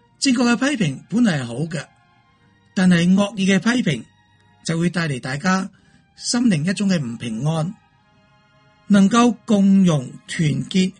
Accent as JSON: {"language": "Cantonese", "country": "China", "said": "咁其实上主旨意喺我哋中国人嚟讲咧，就系上天嘅意旨"}